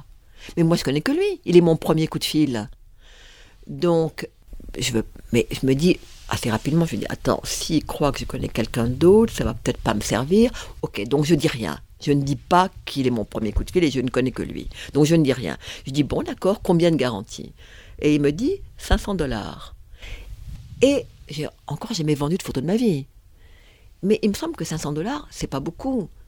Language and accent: French; France; je suis française.